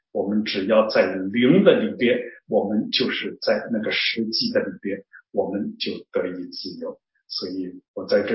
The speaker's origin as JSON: {"language": "Chinese", "region": "Shanghai", "country": "China", "said": "我是上海人，我们南方人在读这个重新得力和重新得力的时候，常常是含糊不清的啊"}